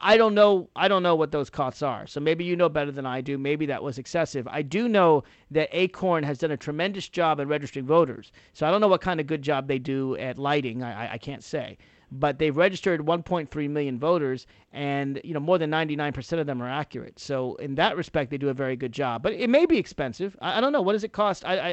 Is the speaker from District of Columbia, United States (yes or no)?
yes; Washington, District of Columbia, United States; Senator Ted Stevens is on trial right here in my hometown, Washington, D.C.